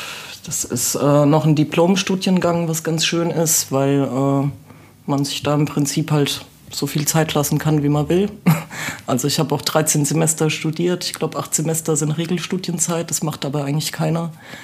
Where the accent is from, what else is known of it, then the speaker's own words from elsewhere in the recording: Jossgrund, Hesse, Germany; Ich bin aufgewachsen in einem schönen kleinen Dorf in der Gemeinde Josgrund. Das ist quasi so ungefähr halber Weg zwischen Gelnhausen, Hanau, am Rande zum Spessart. Also sehr idyllisch und sehr abgeschottet von der Außenwelt sozusagen.